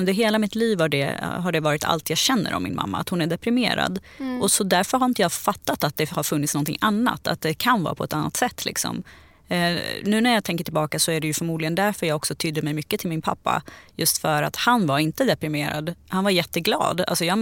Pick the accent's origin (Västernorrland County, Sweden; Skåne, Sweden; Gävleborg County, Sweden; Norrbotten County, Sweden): Gävleborg County, Sweden; Sandviken; born there; also born or lived in Stockholm; för jag är född i Sandviken utanför Gävle. Men sen när vi flyttade till Stockholm så började min pappa köra nattaxi.